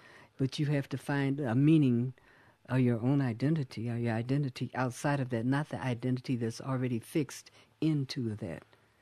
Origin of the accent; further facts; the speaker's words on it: Los Angeles, California, United States; And I told them I thought they should do it in Watts because I grew up in Watts.